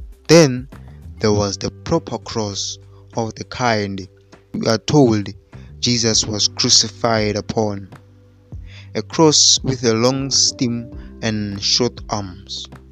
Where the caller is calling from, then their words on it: South Africa; It is I and I, your host … I'm broadcasting live from South Africa.